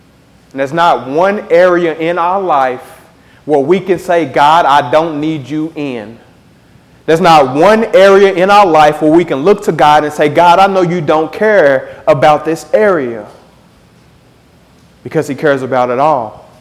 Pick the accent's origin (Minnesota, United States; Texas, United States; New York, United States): Texas, United States; Rockwall; I grew up in Rockwall. And if you know much about Rockwall, there's definitely a lot of rich people in Rockwall.